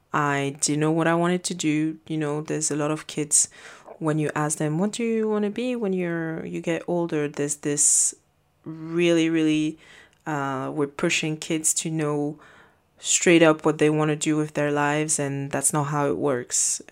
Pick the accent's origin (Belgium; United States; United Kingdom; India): Belgium; also born or lived in Congo; I was born in Congo and then I moved to Belgium, and that's where I was raised. And it was really, really hard growing up because for Congolese, I wasn't really Congolese because I was raised, quote unquote, the European